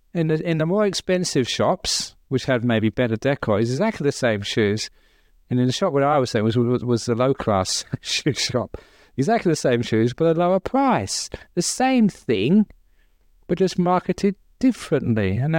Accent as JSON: {"language": "English", "region": "London", "country": "United Kingdom", "tie": "born or raised there", "said": "That was part of growing up in London in the 60s and 70s."}